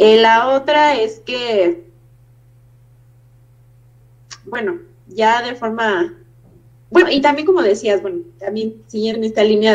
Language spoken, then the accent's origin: Spanish; Mexico; también como sociedad mexicana tenemos muy marcado esto